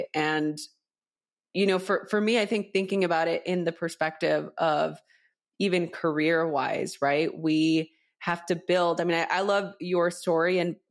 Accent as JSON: {"language": "English", "town": "Los Angeles", "region": "California", "country": "United States", "tie": "born or raised there", "lives_now": "Los Angeles, United States", "said": "I grew up in East LA, you know, gang violence, all that stuff."}